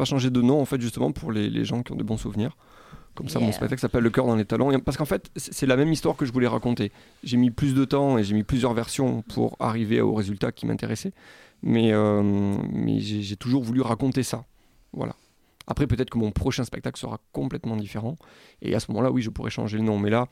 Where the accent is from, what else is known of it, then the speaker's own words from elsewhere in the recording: Béziers, Occitanie, France; je suis donc originaire de Béziers.